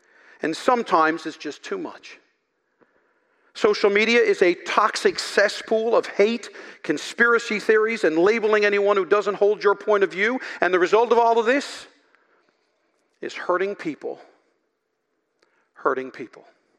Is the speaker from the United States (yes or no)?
no; Newfoundland and Labrador, Canada; Pardon my cynicism, I'm from Newfoundland